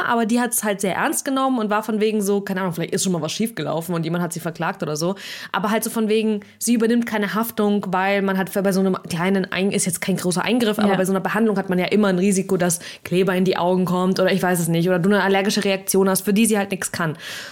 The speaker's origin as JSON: {"language": "German", "country": "Russia", "lives_now": "Germany", "said": "ich war so in Deutschland und so, und ich bin aber, komme aus Russland ursprünglich"}